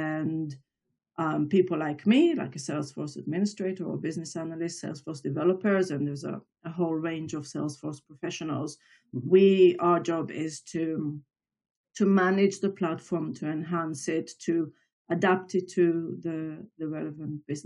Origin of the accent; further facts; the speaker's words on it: Israel; I'm from Israel originally, so I also served in the Israeli Defense Forces